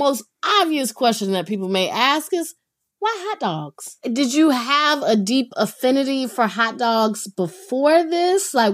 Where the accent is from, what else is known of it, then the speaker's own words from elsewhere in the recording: North Carolina, United States; So I grew up in North Carolina.